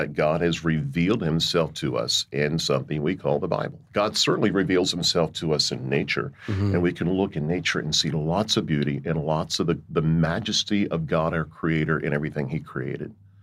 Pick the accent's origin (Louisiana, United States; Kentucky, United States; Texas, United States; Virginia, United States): Virginia, United States; went back to my home state of Virginia. Worked for the Southern Baptist Convention of Virginia for 15 years.